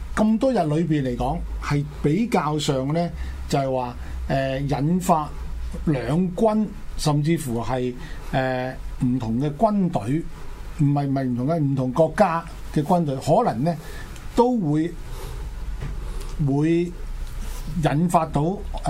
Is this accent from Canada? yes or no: no; China; 我哋中國人有一句説話叫做多事之